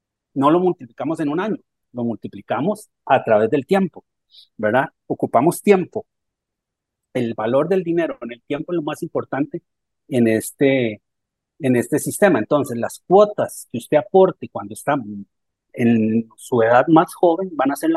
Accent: Costa Rica; como costarricense, como trabajador

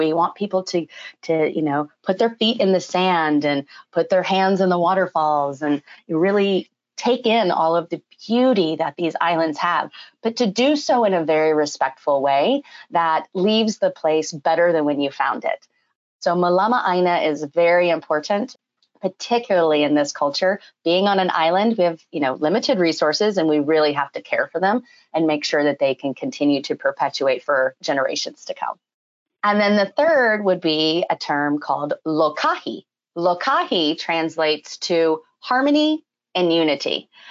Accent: Texas, United States; As you know, I'm a Texan, a born Texan. So a Southerner who just went farther south because I love summer and I'm a big time water baby.

